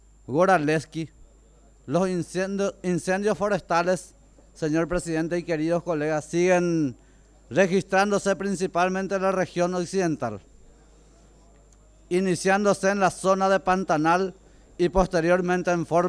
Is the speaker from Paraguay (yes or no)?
yes; Paraguay; Como paraguayo, debemos de luchar contra la inconsciencia